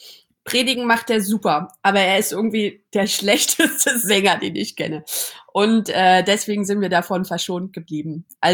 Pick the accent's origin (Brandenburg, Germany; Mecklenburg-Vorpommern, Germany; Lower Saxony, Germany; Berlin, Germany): Berlin, Germany; ich bin im Neubaublock aufgewachsen, am Rand von Berlin.